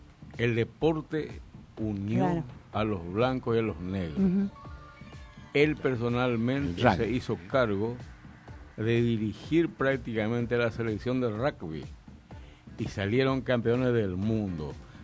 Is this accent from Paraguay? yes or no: yes; Paraguay; Ocurrió un caso especial en mi país, en la época de la férrea dictadura militar del tirano.